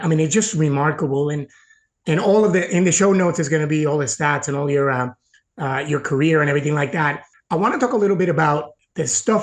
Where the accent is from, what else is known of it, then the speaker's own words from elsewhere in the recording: Puerto Rico; I grew up in Puerto Rico